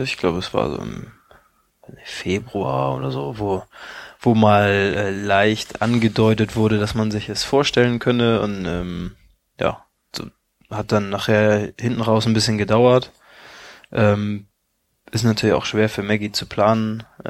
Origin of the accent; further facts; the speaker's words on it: Hamburg, Germany; ich komme aus Hamburg und habe meine Familie und meinen Freundeskreis hier.